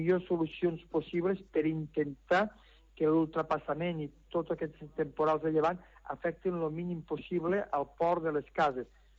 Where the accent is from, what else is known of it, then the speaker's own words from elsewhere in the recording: L'Ametlla de Mar, Catalonia, Spain; Jo tinc la sort que sóc de l'Ametlla de Mar, sóc calero i per tant m'ho conec una miqueta, no?